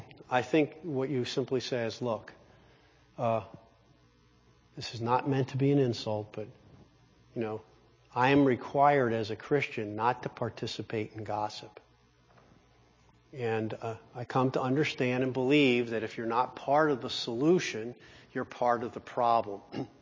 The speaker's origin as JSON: {"language": "English", "town": "Philadelphia", "region": "Pennsylvania", "country": "United States", "tie": "born there", "said": "I was born in Philly. I'd probably fit real well in Pittsburgh, you know."}